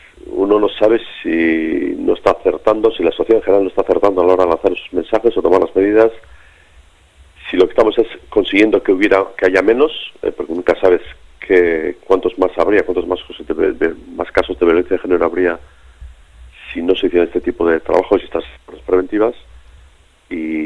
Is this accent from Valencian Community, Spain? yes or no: no; Tolosa, Basque Country, Spain; yo soy de Tolosa, yo no conocía a la víctima